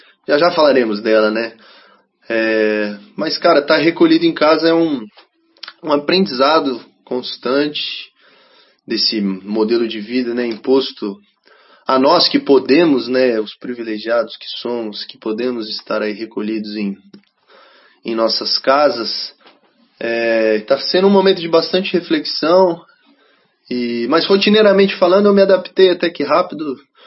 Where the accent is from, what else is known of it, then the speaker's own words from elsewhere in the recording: São Paulo, Brazil; moved away as an adult; now in Londrina, Brazil; Eu saí de São Paulo, sou natural de São Paulo, capital, e vim aqui para Londrina